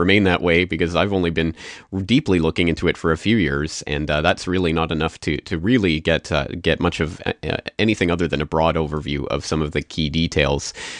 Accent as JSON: {"language": "English", "country": "Canada", "said": "especially in America, as I'm Canadian"}